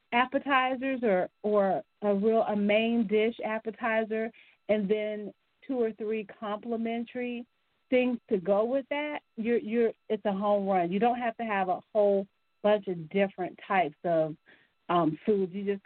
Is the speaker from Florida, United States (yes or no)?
yes; Tampa, Florida, United States; being the Tampa girl that I am, I'm from Tampa